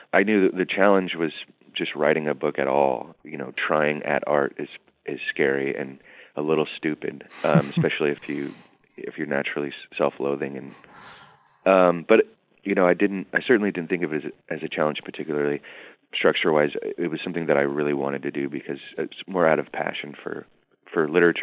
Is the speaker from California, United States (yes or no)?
yes; Oakland, California, United States; very much informed by various different kinds of experience I had working in Oakland and growing up in Oakland.